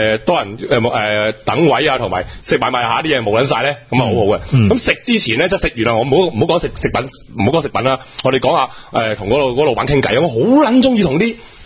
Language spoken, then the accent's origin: Cantonese; Foshan, Guangdong, China; 真係我的家鄉菜其實冇程度啊一佛山人嚟㗎嘛小弟都係